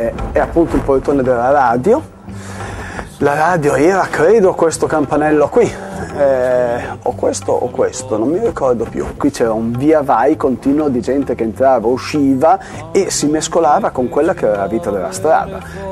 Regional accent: Bologna, Emilia-Romagna, Italy; born there; sono nato a Bologna purtroppo 55 anni fa

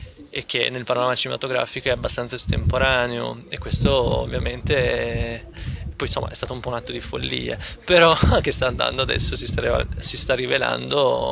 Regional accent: Reggio Emilia, Emilia-Romagna, Italy; noi siamo di Reggio Emilia, tanto che i festival ci chiedono spesso, ma Reggio Emilia dov'è? Noi siamo sempre vicino a Bologna per dare un punto di riferimento

